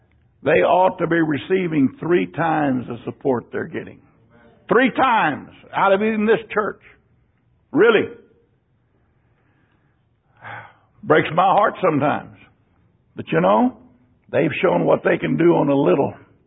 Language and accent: English; Texas, United States; born there; I'm thankful I was born in Texas. I'm thankful I was born in America.